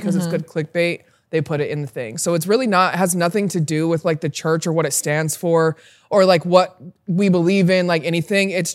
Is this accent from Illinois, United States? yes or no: no; Utah, United States; I am from Utah, born and raised. I grew up on a farm. I showed horses and I played basketball my whole life.